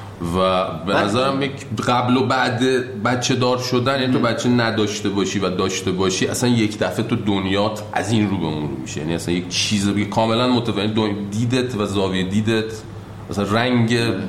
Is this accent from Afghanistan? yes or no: no; Iran; moved away; ما که خارج از ایرانیم